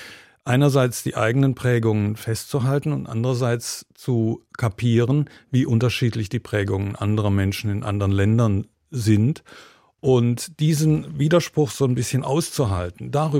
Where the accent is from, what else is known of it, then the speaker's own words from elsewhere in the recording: West Germany, Germany; ich komme aus dem Westen. Ich habe auch vor der Maueröffnung in Berlin gelebt.